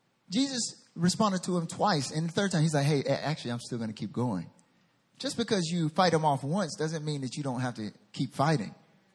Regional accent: North Carolina, United States; accent: southern; North Carolina, where I'm from, get off my lawn. What are you doing here? It's private property. It's my southern accent.

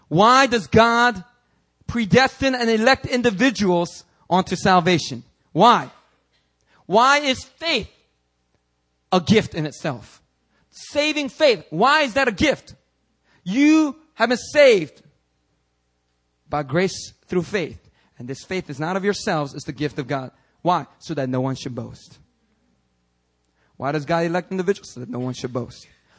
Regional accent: Daegu, North Gyeongsang, South Korea; I'm from Daegu and I still can't understand Busan.

